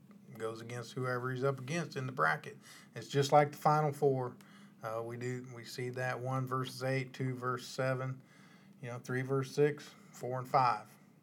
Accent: Kansas, United States; I'm from Kansas, so, you know, I go back home and I fish for a week

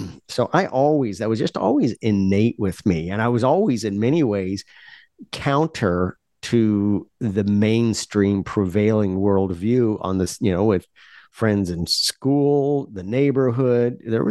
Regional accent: Washington, United States; Like, I grew up in Washington State.

